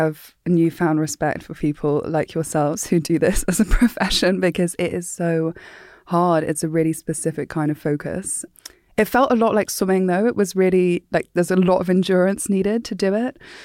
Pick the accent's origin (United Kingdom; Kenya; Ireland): Kenya; growing up in Kenya